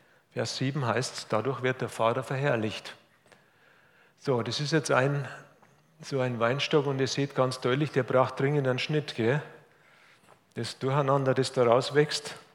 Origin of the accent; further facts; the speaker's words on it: Munich, Bavaria, Germany; now in Hof, Germany; Wir kommen ja nicht aus einer Weingegend hier in Hof. Bei mir, wo ich auch groß geworden bin in München, da wächst auch kein Wein.